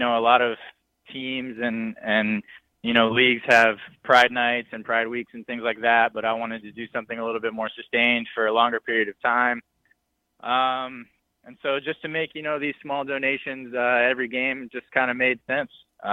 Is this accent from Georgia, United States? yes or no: no; North Carolina, United States; obviously I'm from North Carolina